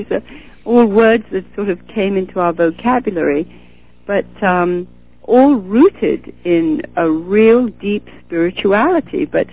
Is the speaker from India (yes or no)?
yes; India; moved away as an adult; I was raised for the first 20 years of my life almost in India. I was born there as the last British registered baby in British India